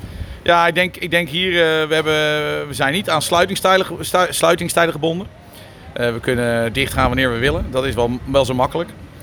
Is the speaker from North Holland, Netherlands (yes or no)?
no; Leiden, South Holland, Netherlands; Ik kom uit Leiden, maar we stonden vroeger op de camping in Duinrel.